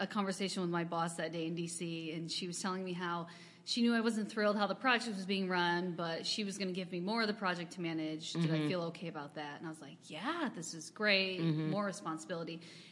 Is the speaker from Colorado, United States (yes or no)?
no; Michigan, United States; But for me, I am a Midwestern gal. Yep. I grew up in West Michigan, and friends and family are here